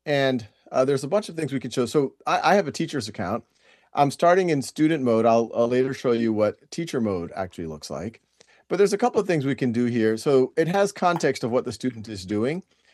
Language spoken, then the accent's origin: English; New Orleans, Louisiana, United States; I was in Boston at the time. I was born and raised in New Orleans. Family was in New Orleans.